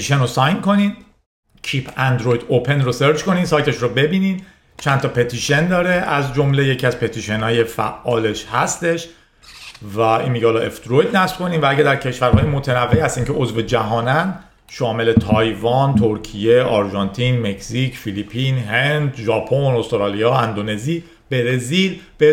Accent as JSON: {"language": "Persian", "country": "Iran", "said": "ولی من و شما از ایرانیم"}